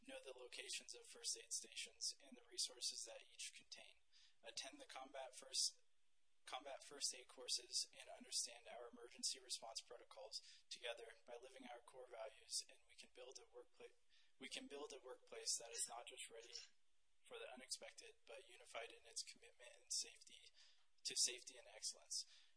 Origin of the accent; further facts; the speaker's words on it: Wenatchee, Washington, United States; moved away as an adult; I did. I grew up in Wenatchee, Washington, and then left at 20 years old and came back at 26 to a much more populated city than what I had left it